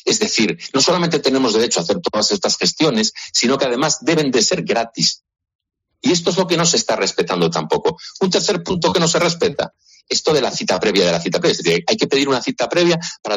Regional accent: Spain; los pares constituyentes nos otorgan a nosotros los ciudadanos como españoles un poder originario.

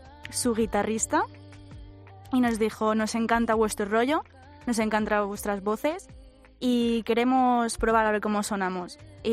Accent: Romania; now in Spain; Porque me siento española cuando estoy aquí, pero cuando voy a Rumanía me siento rumana. Es muy raro. No podría decir soy 100% de algo.

